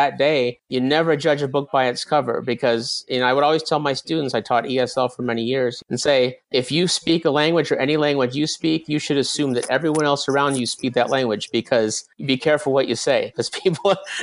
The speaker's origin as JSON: {"language": "English", "town": "Orlando", "region": "Florida", "country": "United States", "tie": "born or raised there", "said": "I grew up in Orlando, Florida, mainly from kindergarten forward. I had never really lived in a cold climate."}